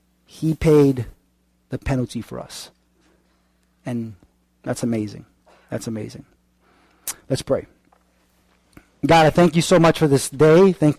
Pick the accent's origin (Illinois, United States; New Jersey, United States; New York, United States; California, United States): New York, United States; Bronx; thinking about the things I've been through from growing up in the South Bronx, the foster care.